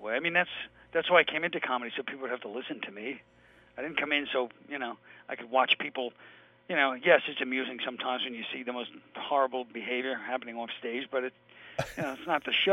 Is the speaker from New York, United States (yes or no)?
yes; Brooklyn, New York, United States; It's about me growing up in Brooklyn and a combination of that and ethnicity.